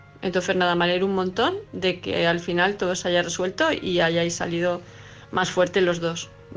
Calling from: Palma, Balearic Islands, Spain; de Palma de Mallorca

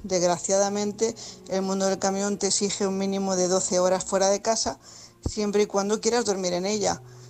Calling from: Tarragona, Catalonia, Spain; corresponsal de Tarragona

